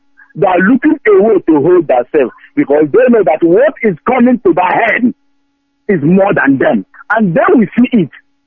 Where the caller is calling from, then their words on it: Madrid, Community of Madrid, Spain; I'm calling from Madrid, the PRO in Madrid. I'm from Abomomimimo State.